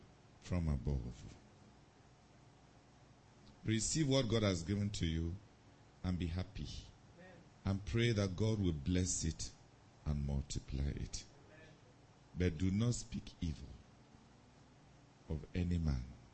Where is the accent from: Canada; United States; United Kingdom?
Canada; I'm from Canada.